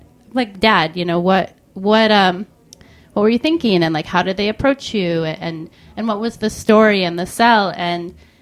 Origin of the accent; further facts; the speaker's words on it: Michigan, United States; I'm from Northern Michigan. I was back home over the holidays